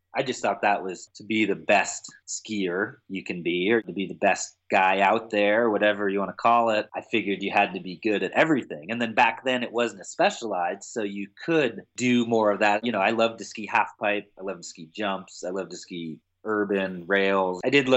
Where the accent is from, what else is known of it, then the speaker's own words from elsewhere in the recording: California, United States; even just being in California growing up in NorCal, it's surfing, it's skating